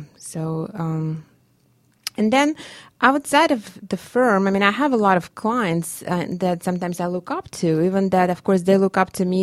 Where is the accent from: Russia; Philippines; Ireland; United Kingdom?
Russia; English is a second language; now in United States; growing up in Russia, I never thought I was going to be a career woman